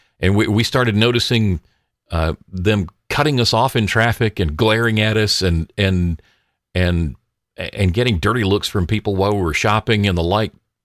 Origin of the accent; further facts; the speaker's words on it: the South, United States; I've told you the stories before about growing up in the South and about how up until Obama ran for president, people were really doing very well.